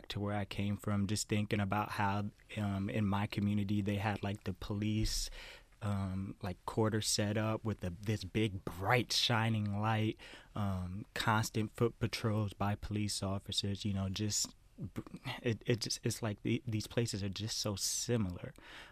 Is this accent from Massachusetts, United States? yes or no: no; Bronx, New York, United States; I'm not. I'm from the Bronx, New York. I grew up in a housing projects with five brothers, two of which were my blood brothers.